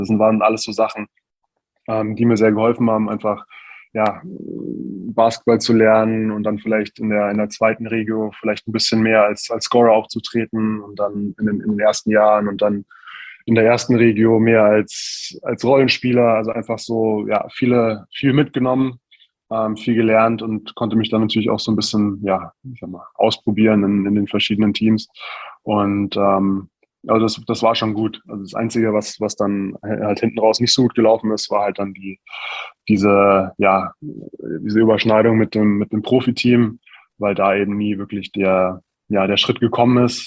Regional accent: Neunkirchen am Brand, Bavaria, Germany; Kleines Dorf in der Nähe von Forchheim, Erlangen, Nürnberg, Bamberg, Franken halt. Und da bin ich aufgewachsen. Mit 16 bin ich dann ausgezogen, nach Bamberg gezogen.

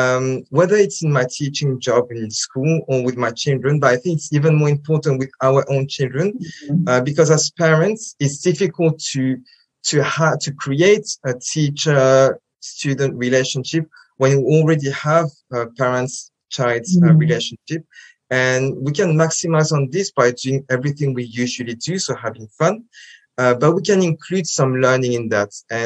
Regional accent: France; English is a second language; now in England; So I am half French, half Japanese. I grew up in France, and Japanese is my minority language. So I learned it in France, and not always easy, but we can talk about that later. And now I live in England

